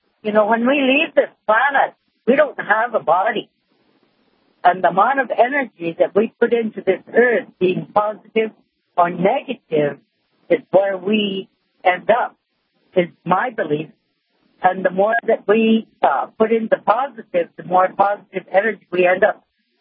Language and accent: English; United States; I'm Native American, you know, and I'm everything else.